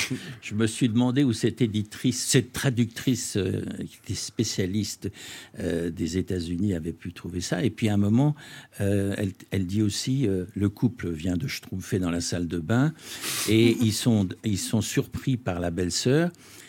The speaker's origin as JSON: {"language": "French", "town": "Lyon", "region": "Auvergne-Rhône-Alpes", "country": "France", "also_born_or_lived": "United States", "said": "Donc, j'ai quitté la bourgeoisie lyonnaise pour devenir un petit éditeur."}